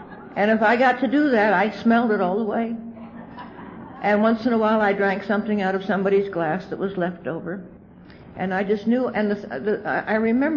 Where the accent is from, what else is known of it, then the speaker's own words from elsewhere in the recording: Kingston, Pennsylvania, United States; born there; I was born in Kingston, Pennsylvania, which is across the Susquehanna River, and I'm an only child.